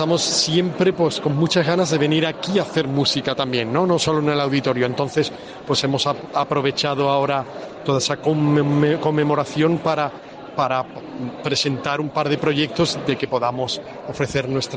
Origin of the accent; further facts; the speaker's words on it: Valverde del Camino, Andalusia, Spain; venía desde mi pueblo, de Huelva, de Valverde del Camino